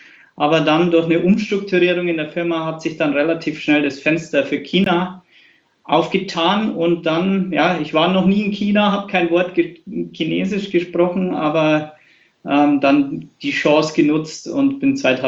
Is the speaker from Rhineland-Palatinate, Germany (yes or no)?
no; Pfreimd, Bavaria, Germany; ich komme aus Bayern, aus der schönen Oberpfalz, ländliche Ecke. Pfreimd heißt der Ort, ist da, wo sich die A6 und die A93 kreuzen. Da gibt es nicht viel außer Wald, aber es ist eine schöne Ecke. Das ist meine Heimatstadt.